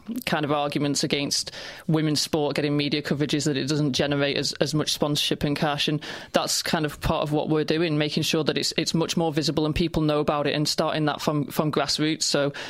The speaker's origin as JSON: {"language": "English", "town": "Manchester", "region": "North West England", "country": "United Kingdom", "said": "But I'm from Manchester, so it's not even that bad."}